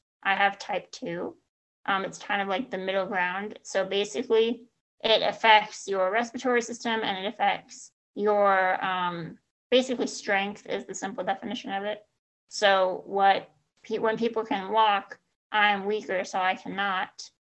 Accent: Phoenix, Arizona, United States; I'm also from Phoenix, Arizona

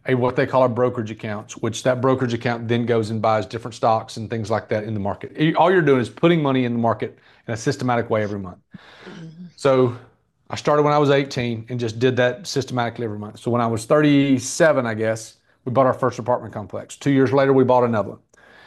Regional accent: Birmingham, Alabama, United States; also born or lived in Tennessee; I moved from Tennessee to Birmingham, Alabama, back where I'm from.

